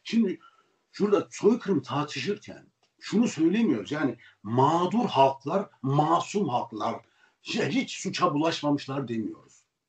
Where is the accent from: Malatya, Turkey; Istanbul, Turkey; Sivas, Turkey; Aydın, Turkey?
Sivas, Turkey; Ben buna bakarken ben Sivaslıyım ya.